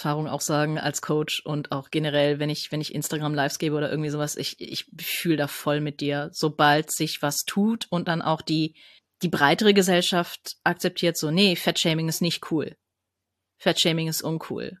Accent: Germany; now in Switzerland; Was mich jetzt als Deutsche natürlich ein bisschen schockt

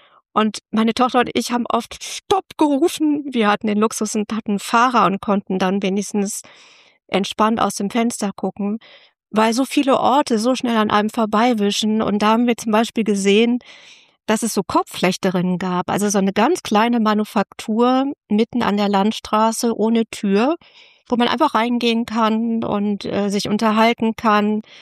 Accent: Germany; Das lag vor allem daran, dass wir gesagt haben, wir sind Deutsche. Das ist nicht unsere Kultur, nicht unsere Sprache.

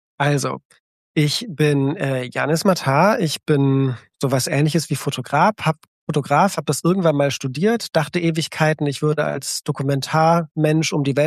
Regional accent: Belgium; ein Praktikum bei der Lokalredaktion von einer kleinen Zeitung bei uns in Belgien

